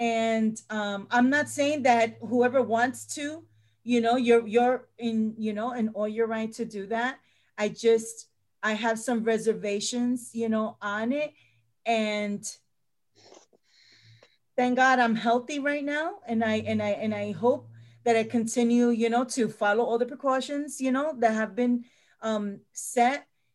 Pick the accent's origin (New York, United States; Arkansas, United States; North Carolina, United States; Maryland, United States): New York, United States; And I'm from New York, so I've seen a couple of things.